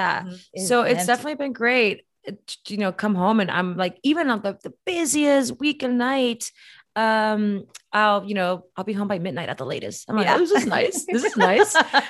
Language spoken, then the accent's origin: English; Mexicali, Baja California, Mexico; growing up in Mexicali